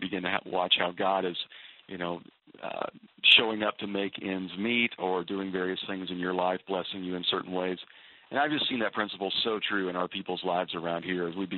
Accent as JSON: {"language": "English", "region": "Midwest", "country": "United States", "said": "As we know, I come from the Midwest as well"}